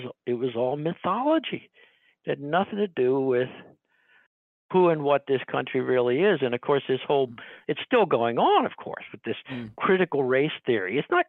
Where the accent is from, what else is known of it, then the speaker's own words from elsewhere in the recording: United States; I'm here. I'm an American. I can't deny it.